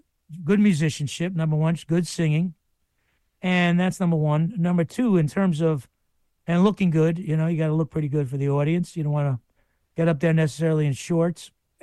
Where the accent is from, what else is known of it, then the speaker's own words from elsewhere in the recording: United States; as an American musician, they want to know about the history of American music and what it was like to grow up in that environment.